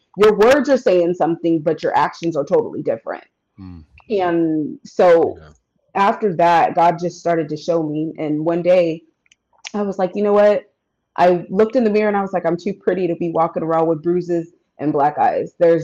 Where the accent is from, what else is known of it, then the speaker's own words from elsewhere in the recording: California, United States; I went back to California. California is my hometown.